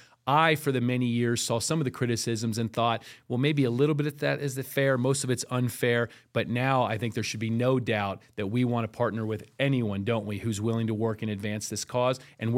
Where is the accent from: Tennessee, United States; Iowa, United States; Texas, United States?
Texas, United States; And I'm proud Texan, North Texas.